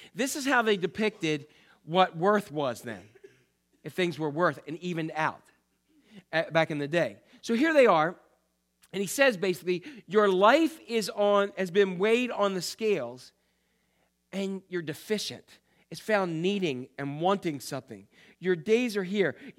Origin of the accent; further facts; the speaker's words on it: Maryland, United States; from Cecil County, Maryland.